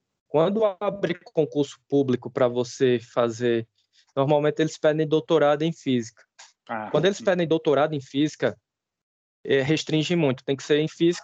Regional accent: Campina Grande, Paraíba, Brazil; moved away as an adult; No doutorado, aí eu saí de Campina Grande, fui morar, a primeira vez que você vai morar fora da sua região, né? Dos seus parentes, e eu fui para São José dos Campos, no interior de São Paulo.

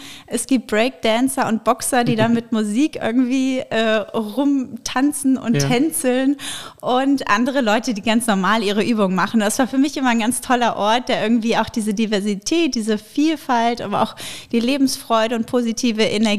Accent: Bremen, Germany; also born or lived in Dresden; Ich bin in Bremen geboren, aufgewachsen und habe dann in Dresden internationale Beziehungen studiert.

